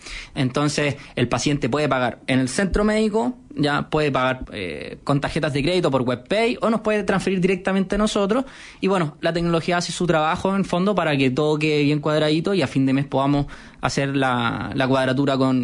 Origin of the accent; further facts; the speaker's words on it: La Serena, Coquimbo, Chile; also born or lived in Viña del Mar; ambos fuimos criados en región. Él nació en Tocopilla. Yo nací en Viña del Mar y estudiamos el mismo colegio, ¿cierto?, en La Serena.